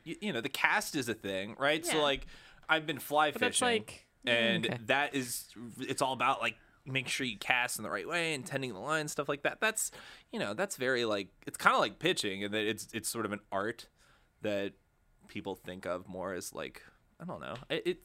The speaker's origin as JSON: {"language": "English", "region": "the South", "country": "United States", "said": "I'm from the South. Yeah, I know what noodling"}